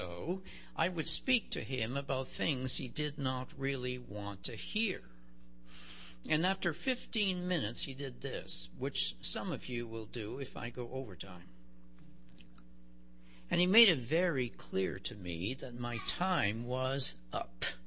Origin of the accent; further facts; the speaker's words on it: Canada; I'm from Canada.